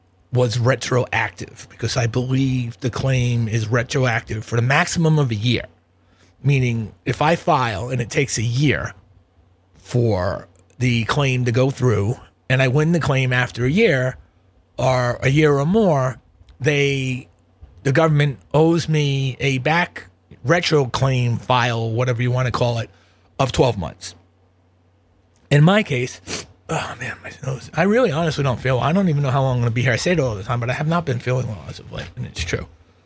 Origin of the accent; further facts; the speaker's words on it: New York, United States; because I'm like a New Yorker, you know